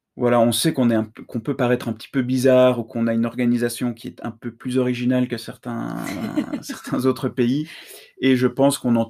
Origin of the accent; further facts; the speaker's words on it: Brussels, Belgium; accent: Brussels; Alors moi, j'ai un accent de Bruxelles.